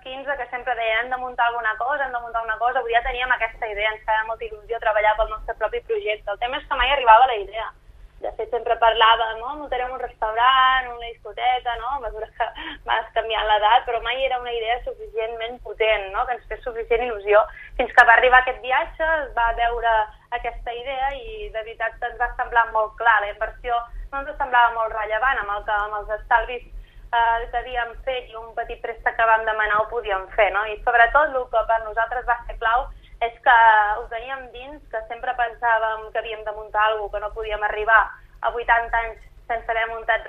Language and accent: Catalan; Girona, Catalonia, Spain; nosaltres som de Girona, teníem molt clar que havíem d'adaptar aquest producte americà aquí